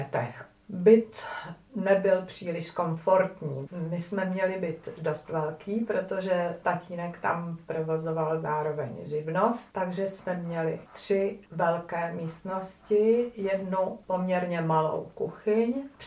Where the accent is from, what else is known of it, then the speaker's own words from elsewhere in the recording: Kolín, Central Bohemian Region, Czechia; Narodila jsem se v Kolíně a celou dobu vyrůstám v Kolíně nebo žiju v Kolíně. Narodila jsem se naproti Savoji v Kolíně, takže uprostřed města, ve staré zástavbě